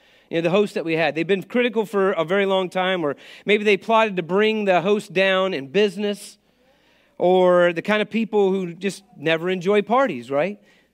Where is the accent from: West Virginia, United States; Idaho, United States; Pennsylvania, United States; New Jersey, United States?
West Virginia, United States; I mean, I'm not a New York City guy. I really, like I said, I grew up in West Virginia, so this is a step up.